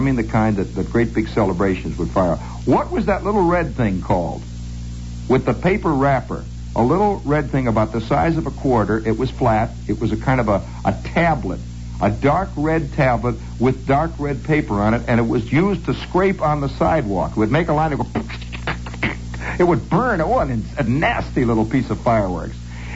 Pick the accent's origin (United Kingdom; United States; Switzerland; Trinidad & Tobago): United States; I'm an American.